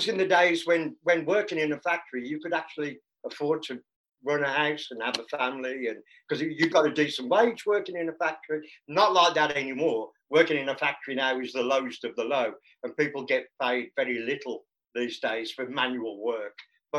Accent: Birmingham, West Midlands, United Kingdom; but I'm a Brummie and I come from a normal working class English family

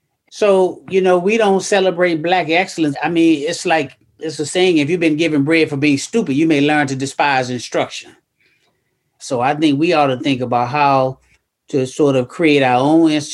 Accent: Memphis, Tennessee, United States; because I grew up in Memphis, Tennessee, and I never saw my pops till I was 26.

